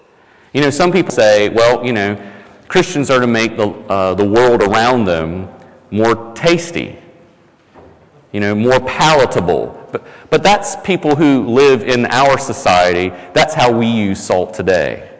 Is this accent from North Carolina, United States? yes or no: yes; North Carolina, United States; Now, I don't know about you, but when back where I grew up in North Carolina, when someone would say, so-and-so is the salt of the earth, what they meant was that was a very stable person.